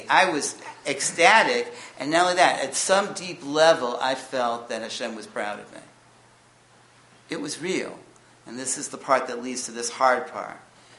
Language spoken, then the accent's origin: English; Brooklyn, New York, United States; I grew up in Brooklyn.